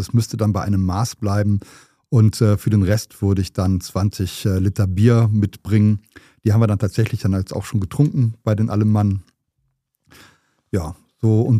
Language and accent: German; Düren, North Rhine-Westphalia, Germany; ich komme ja aus Düren, das liegt zwischen Köln und Aachen.